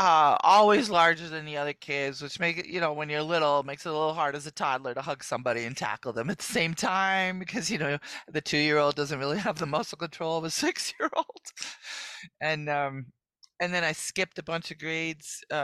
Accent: Poughkeepsie, New York, United States; born there; Welcome to the club because I was born in Poughkeepsie.

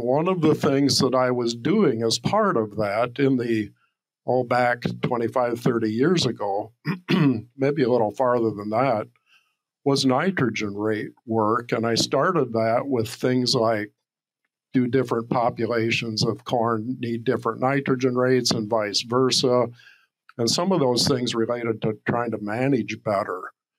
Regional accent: Ohio, United States; I grew up in Ohio.

